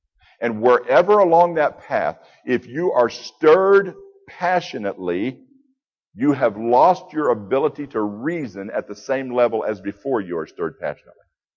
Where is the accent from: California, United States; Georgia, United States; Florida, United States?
Florida, United States; I grew up in Florida. And as I mentioned this morning, I spent almost all my time on the water.